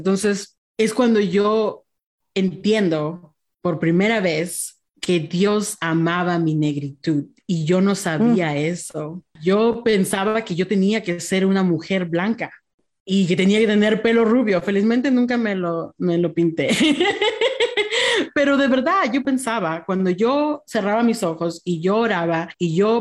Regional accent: United States; accent: American; yo sé que yo no tengo un acento de ningún país, tengo un acento de aquí, de Estados Unidos, que es una combinación de todos.

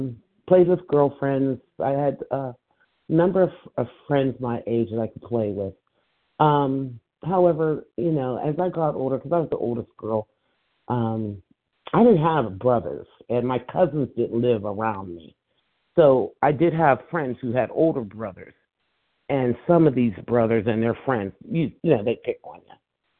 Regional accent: Pennsylvania, United States; born there; I was born outside of Pittsburgh, little town near a river

